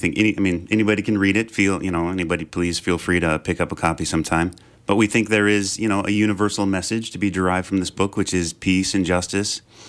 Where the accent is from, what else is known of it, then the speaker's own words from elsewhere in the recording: Chaska, Minnesota, United States; I come from Chaska, so our backyard is a wildlife refuge.